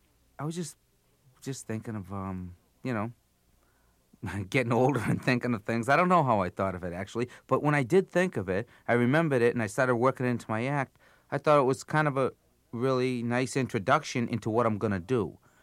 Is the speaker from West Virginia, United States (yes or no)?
no; Cambridge, Massachusetts, United States; I grew up in Cambridge, Massachusetts.